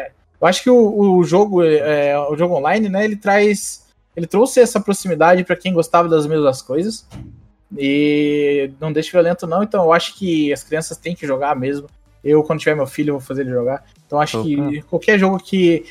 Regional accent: Paraná, Brazil; Vocês são da Bahia, eu sou do Paraná.

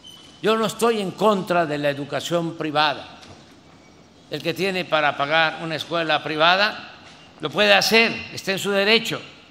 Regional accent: Tabasco, Mexico; Cuando a mí me tocó ir a estudiar a la Ciudad de México, de mi pueblo natal

